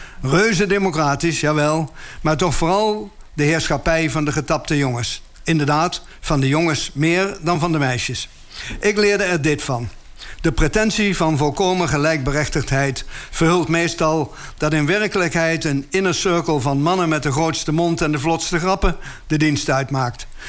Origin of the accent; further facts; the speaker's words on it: Gelderland, Netherlands; accent: Gelders; mijn tongval. Dat Gelderse accent, die zachte G, heb ik altijd gehouden.